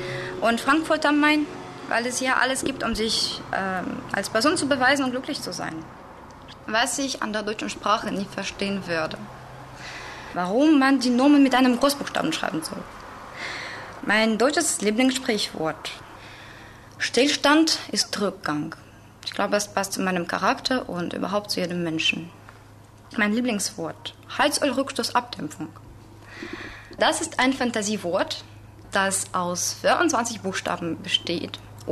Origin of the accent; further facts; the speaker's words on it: Russia; German is a second language; Ich komme aus Russland und ich war 1997 geboren. Ich lerne Deutsch